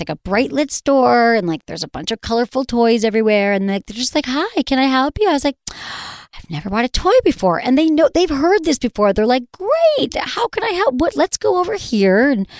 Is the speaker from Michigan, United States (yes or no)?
yes; Michigan, United States; I was in Michigan. I'm from Michigan, driving to Chicago